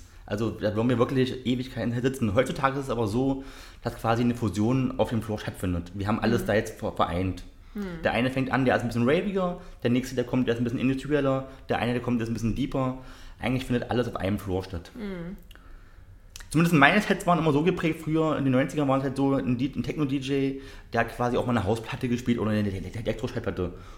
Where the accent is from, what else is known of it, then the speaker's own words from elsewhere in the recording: Magdeburg, Saxony-Anhalt, Germany; nee, ich bin Magdeburger.